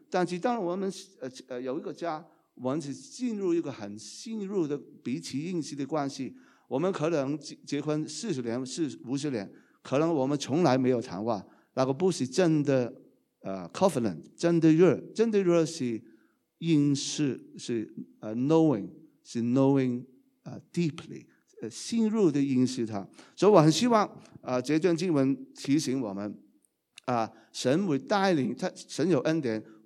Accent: Hong Kong; also born or lived in Canada; 我从小的时候就希望有一个，我就是香港吧，我希望去找一个更美好的家乡，就是加拿大

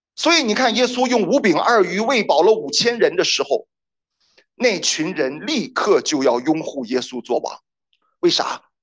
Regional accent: China; 其实我们中国人的信仰，我们在本质上就是为着自己的。你别管我们中国人拜的是什么神

